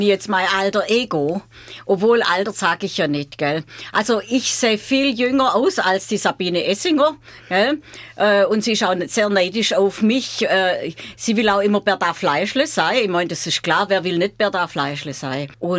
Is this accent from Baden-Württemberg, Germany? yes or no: yes; Baden-Württemberg, Germany; accent: Swabian; Ja, wir möchten einfach, dass unser Dialekt bewahrt wird. Und es macht auch unheimlich Spaß, Schwäbisch zu schwätzen.